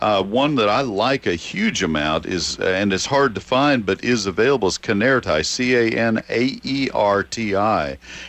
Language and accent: English; Texas, United States; The old-fashioned American arborvitae that we grew when I was growing up in Texas, that was commonplace in landscapes.